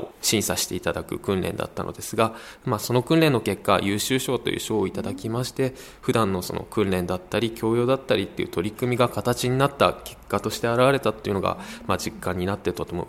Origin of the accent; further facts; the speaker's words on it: Fujisawa, Kanagawa, Japan; 私自身藤沢で育った人間ですので